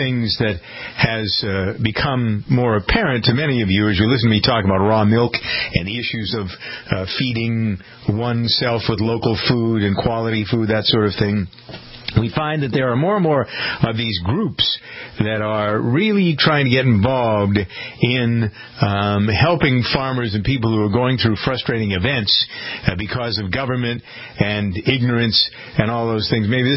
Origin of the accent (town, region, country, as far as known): Framingham, Massachusetts, United States; born or raised there